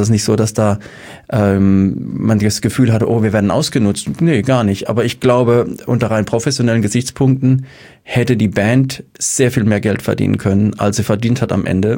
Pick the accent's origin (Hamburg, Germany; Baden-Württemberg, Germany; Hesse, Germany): Baden-Württemberg, Germany; Mannheim; Und naja, ich komme aus Mannheim, ich habe einen Bezug zur Stadt